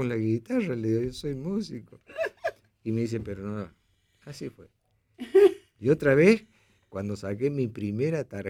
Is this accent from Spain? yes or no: no; Córdoba, Argentina; moved away as an adult; Y me crié en barrio San Vicente, que es un barrio picante.